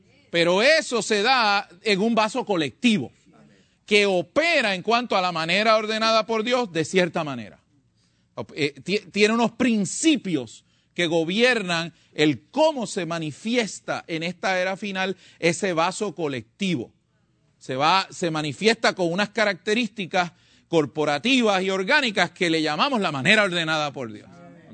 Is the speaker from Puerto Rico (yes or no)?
yes; San Juan, Puerto Rico; ¿Usted ha visto allá de donde yo nací y me crié, más o menos para enero, febrero, en la costa de la ciudad de San Juan, en Puerto Rico?